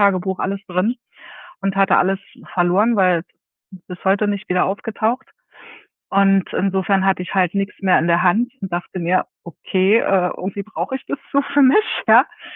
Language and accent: German; Berlin, Germany; Das sage ich als Berlinerin.